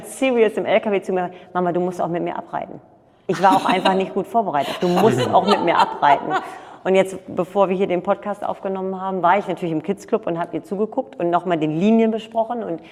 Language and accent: German; Norderney, Lower Saxony, Germany; Ich bin ja geboren in der Reitschule Jungmann auf Norderney. Also ich bin ein Inselkind. Ein Norderneyer Inselkind und ja, wir sind geritten. Also meine Familie ist Reiterfamilie.